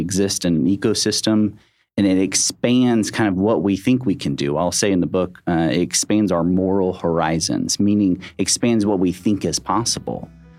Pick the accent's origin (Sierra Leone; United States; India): United States; Nashville, Tennessee; now in Thompson Station, United States; I grew up in Nashville.